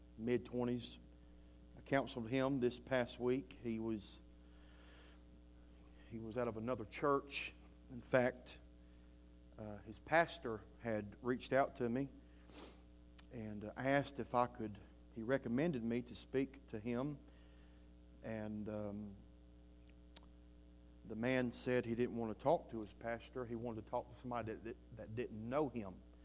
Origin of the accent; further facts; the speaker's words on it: the South, United States; accent: southern; That's probably my southern little accent I have here